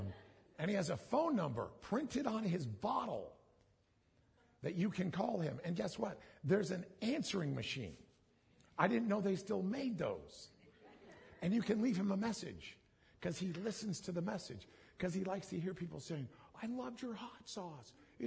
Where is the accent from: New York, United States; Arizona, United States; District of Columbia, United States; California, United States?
Arizona, United States; I grew up out here in Arizona, and I would tell you that I'm a bit of a hot sauce connoisseur.